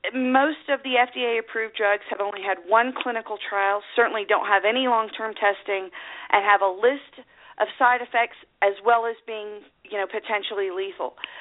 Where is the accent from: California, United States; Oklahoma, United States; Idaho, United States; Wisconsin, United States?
Oklahoma, United States; I mean, I came from Oklahoma, and I'll never forget, in a small town, the police chief in Jones